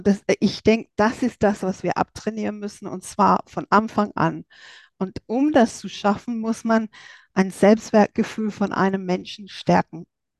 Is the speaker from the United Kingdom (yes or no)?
yes; England, United Kingdom; wie die Schulen bei uns in England gewesen sind, als ich damals da war.